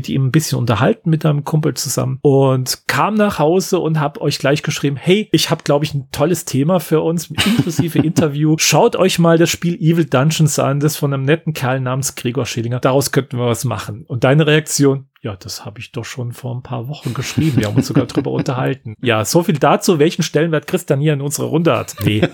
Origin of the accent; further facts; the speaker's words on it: Ludwigshafen, Rhineland-Palatinate, Germany; hier in Ludwigshafen, in meiner Heimatstadt